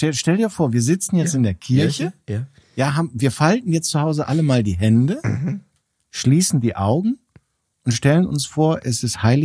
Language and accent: German; Netherlands; als Niederländer